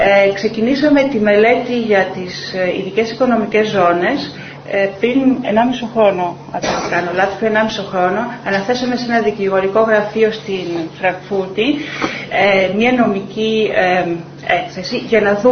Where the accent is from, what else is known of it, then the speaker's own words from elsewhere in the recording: Thourio, Eastern Macedonia and Thrace, Greece; είμαι και εγώ από τον Εύρο και μάλιστα από το Θούριο, που είναι το κοκκινότερο χωριό της Ορεστιάδος.